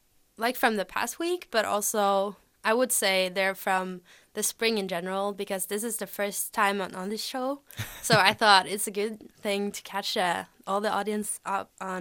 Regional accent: Eastern Norway, Norway; which is the Norwegian name for Margaret. And I'm from Norway, obviously, and I'm from the east part, but I study here in Bergen, so I'm at a bachelor's degree in Chinese.

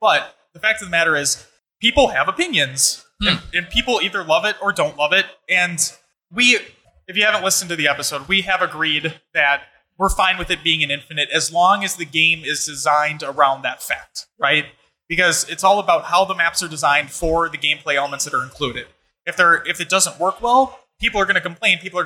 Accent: Minnesota, United States; So yeah, we're from Minnesota.

